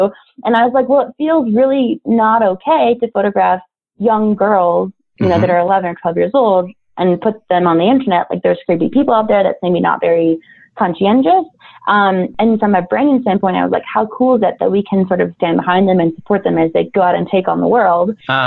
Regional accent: Jackson, Wyoming, United States; But I grew up in Jackson, Wyoming.

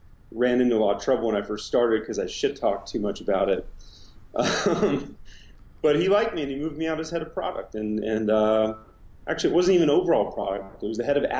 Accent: California, United States; now in Atlanta, United States; I was from the Bay Area. So I grew up on the peninsula, 5 minutes from Stanford.

